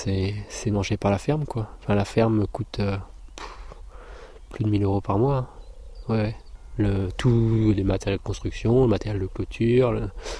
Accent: Pédernec, Brittany, France; Moi je viens de Côte d'Armor, de Pédernec, côté de Guingamp.

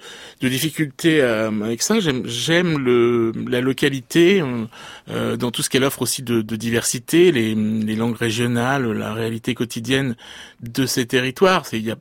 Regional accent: Niort, Nouvelle-Aquitaine, France; moved away as an adult; mon enfance dans les Deux-Sèvres. J'ai grandi à Niort. J'ai quitté quand j'avais 18 ans.

